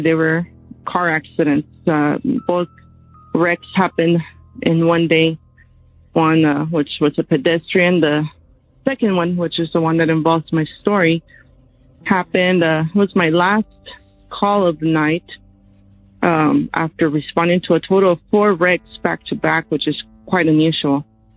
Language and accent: English; New Mexico, United States; I'm from New Mexico.